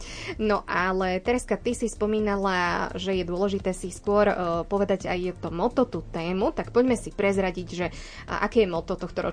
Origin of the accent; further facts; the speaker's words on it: Banská Bystrica, Banská Bystrica Region, Slovakia; To ja ako Banskobystričanka ocením takéto slova.